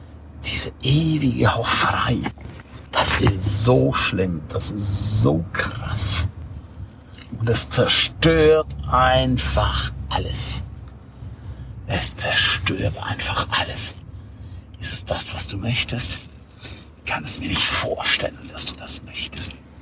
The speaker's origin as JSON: {"language": "German", "town": "St. Moritz", "region": "Graubünden", "country": "Switzerland", "tie": "born or raised there", "said": "Aber jetzt bin ich hier in meiner Heimat St. Moritz."}